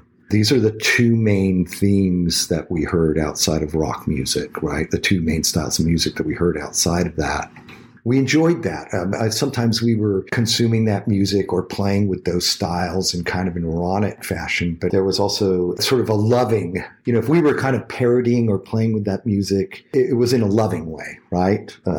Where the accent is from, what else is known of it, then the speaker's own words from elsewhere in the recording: Texas, United States; born there; And my father was from the South, from Arkansas. I was born in Texas.